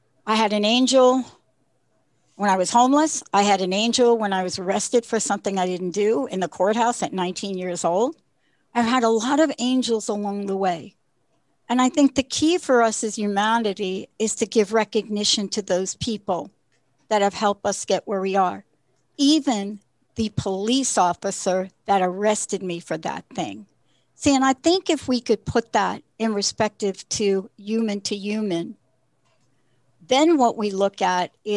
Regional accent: New York, United States; And for me, I'm from New York, so it's going to be all street smart pivoting.

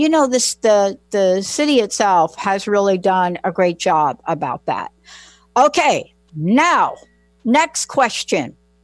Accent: East Coast, United States; even though I'm from the East Coast, it was a major disappointment

